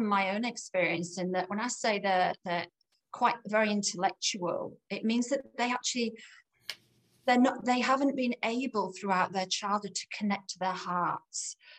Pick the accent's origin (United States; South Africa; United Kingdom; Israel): United Kingdom; Yorkshire and the Humber; moved away as an adult; now in Australia; I am English, originally from the Yorkshire, the north of England, and I came to Australia about 20 years ago for a better life